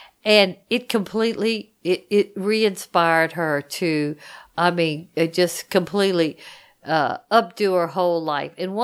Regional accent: Louisiana, United States; and I'm from Louisiana, so I eat crawfish, we have mud bugs

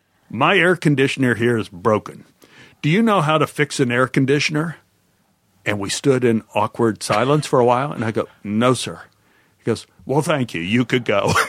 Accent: Oak Cliff, Texas, United States; now in Los Angeles, United States; when I came out to L.A., one of the first people from my hometown, Kay Callan from Oak Cliff, was on a show called One Day at a Time with Norman Lear.

